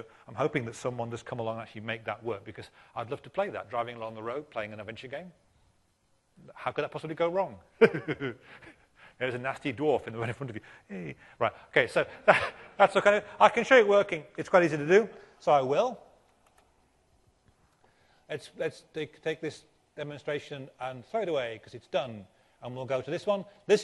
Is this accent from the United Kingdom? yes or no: yes; United Kingdom; because I am from Great Britain, who invented speaking and doing things properly, of course.